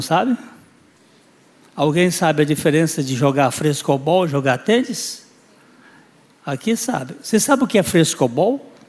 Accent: Rio de Janeiro, Brazil; Quando eu era jovem lá no Copacabana, lá no posto 6 de Copacabana

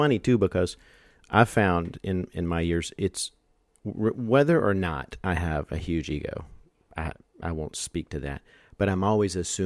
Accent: Houston, Texas, United States; also born or lived in Bloomington-Normal, Illinois; but I grew up in Houston. I'm really a Houston kid.

